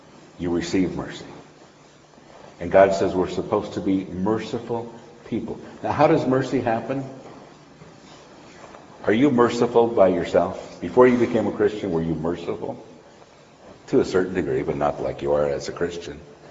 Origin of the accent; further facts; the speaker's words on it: United States; And I'm from America, it's not a good subject.